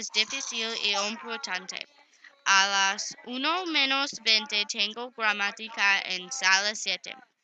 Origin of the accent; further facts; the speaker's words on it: Nantucket, Massachusetts, United States; Spanish is a second language; Soy de Nantucket.